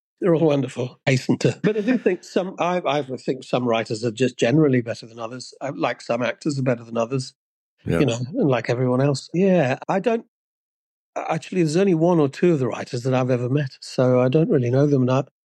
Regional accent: Rednal, West Midlands, United Kingdom; born there; She was born in Barnt Green, and I was born in Rednall, which is like next door, you know.

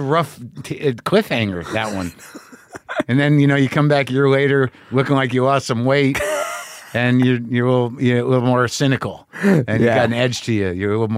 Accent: New Mexico, United States; I grew up in New Mexico, but I was in Jersey. We were in Wayne, too, when I was like six.

